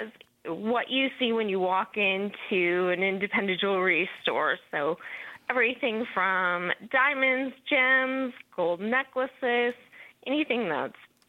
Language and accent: English; Wisconsin, United States; So I'm actually from Wisconsin.